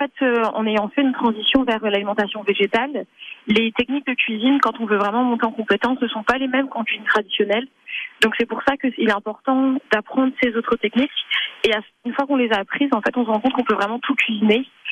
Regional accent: Brittany, France; Je viens du Finistère, donc oui, j'avais certainement le pied marin.

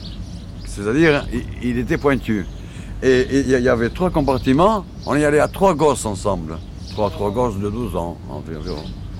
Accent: Marseille, Provence-Alpes-Côte d'Azur, France; born there; Non, moi je suis né à Marseille.

